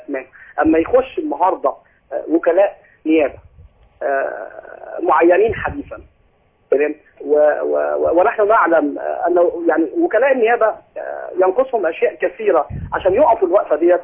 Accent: Alexandria, Alexandria Governorate, Egypt; من اسكندرية واعتقد ان احنا تقابلنا انا وانت

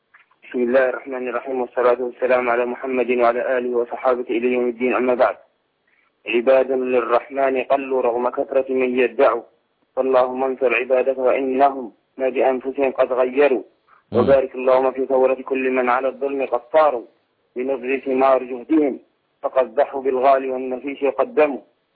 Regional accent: Algeria; من الجزائر.

